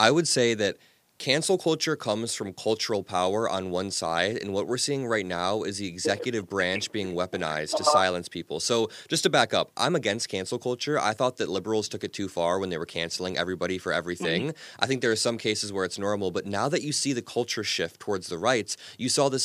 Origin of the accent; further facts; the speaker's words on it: Illinois, United States; like universities in my home state of Illinois or universities in California